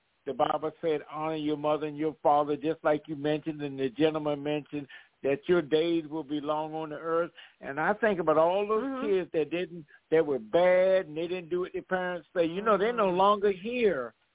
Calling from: Georgia, United States; Yes, this is … I'm calling from Georgia.

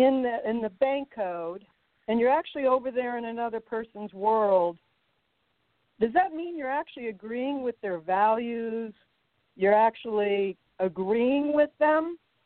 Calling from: Phoenix, Arizona, United States; I'm calling in from Phoenix.

